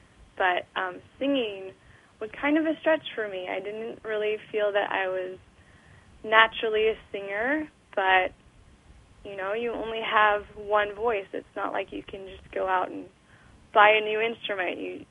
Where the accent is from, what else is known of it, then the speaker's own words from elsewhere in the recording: Wenatchee, Washington, United States; moved away as an adult; I grew up in Wenatchee, Washington. A small town in the middle of Washington State, And I was there until I was 18.